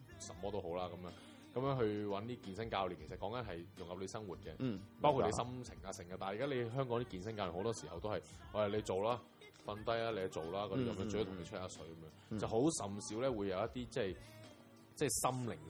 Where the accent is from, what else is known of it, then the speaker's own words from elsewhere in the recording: Guangdong, China; 我自己其實我自己係講身為一個廣東人啦。